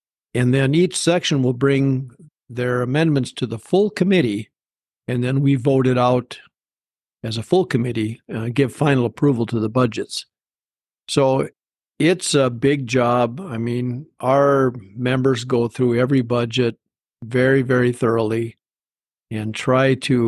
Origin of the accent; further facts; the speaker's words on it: Cooperstown, North Dakota, United States; I'm from Cooperstown, and we were District 23 up until the redistricting, and now we are District 29.